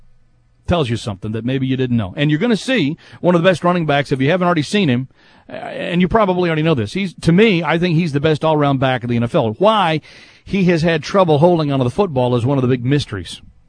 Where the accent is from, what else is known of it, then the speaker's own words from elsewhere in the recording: Texas, United States; moved away as an adult; I worked in the San Antonio area. I'm from the Dallas-Fort Worth area. I went to school in Austin.